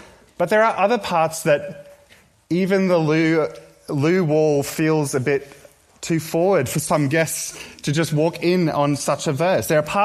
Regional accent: South Africa; when I explained that I'm South African, her face just dropped instantly.

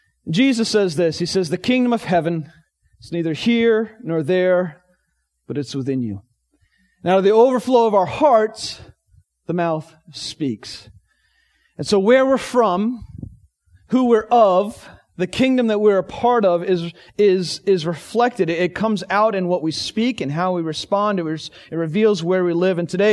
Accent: Connecticut, United States; I grew up in Connecticut. I was there from about 7 years old to 18. But it wasn't our home.

